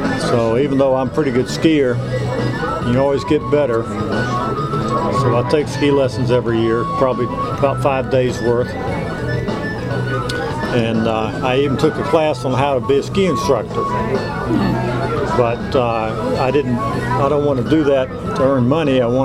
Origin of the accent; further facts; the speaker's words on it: Atlanta, Georgia, United States; I grew up in Atlanta, but back east I tended to get a lot of sinus problems.